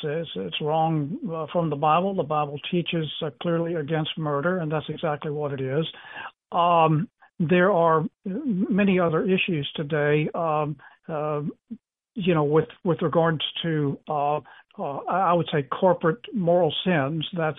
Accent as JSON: {"language": "English", "region": "Texas", "country": "United States", "said": "and Texans are, I'm a Texan."}